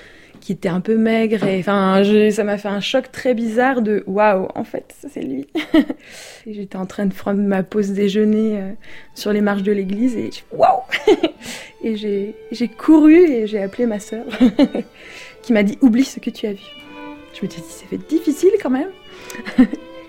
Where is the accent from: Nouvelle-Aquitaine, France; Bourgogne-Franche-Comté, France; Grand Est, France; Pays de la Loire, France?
Pays de la Loire, France; Nantes; qui a fait du judo avec moi quand j'étais petite à Nantes